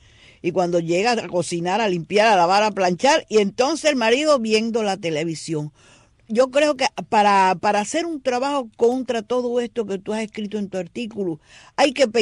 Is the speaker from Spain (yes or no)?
no; Cuba; moved away; yo me fui de Cuba ahorita hace ya 20 años.